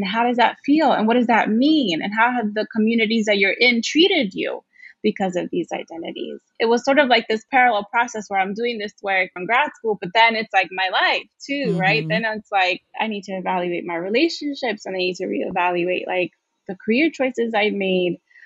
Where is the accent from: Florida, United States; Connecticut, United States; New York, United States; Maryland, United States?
New York, United States; Brooklyn; I grew up in Brooklyn. I grew up in really just diverse and very nurturing kind of communities.